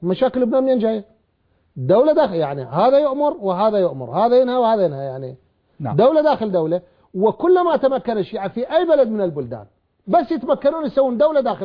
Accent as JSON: {"language": "Arabic", "country": "Iraq"}